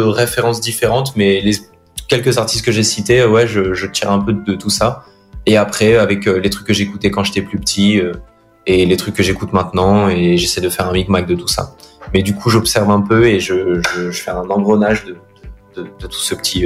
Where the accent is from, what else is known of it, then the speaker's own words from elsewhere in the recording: Lisbon, Portugal; also born or lived in France; j'ai grandi au Portugal. Moi, je suis né en France, mais on est vite retourné habiter au Portugal avec mes parents. J'ai grandi à Lisbonne, ma famille est de Porto.